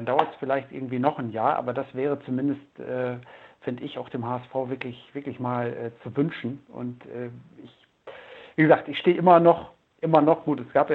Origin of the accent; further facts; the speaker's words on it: Osnabrück, Lower Saxony, Germany; born there; weil ich bin gebürtiger Osnabrücker